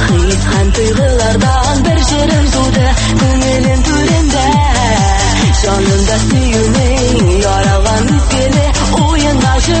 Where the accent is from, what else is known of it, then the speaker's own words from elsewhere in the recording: Aznakayevo, Tatarstan, Russia; now in Kazan, Russia; Казанныкы түгел, мин Азнакайдан. Ул шәһәрне бөтенесе дә беләдер инде хәзер. Безнең күп йолдызлар шул шәһәрдән чыккан. Азнакайдан 2000-нче елда без гаилә белән күченеп килдек.